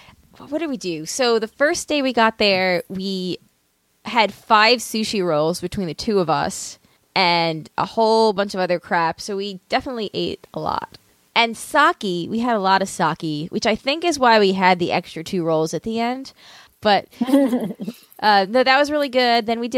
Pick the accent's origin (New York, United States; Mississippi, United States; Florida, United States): New York, United States; Long Island; I grew up on Long Island, and I went to see the tree every year, and I love seeing that freaking tree.